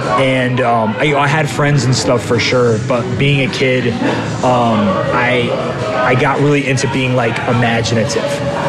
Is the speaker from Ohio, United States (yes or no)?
no; Richmond, Virginia, United States; Well, I was born in Richmond, Virginia in 1989.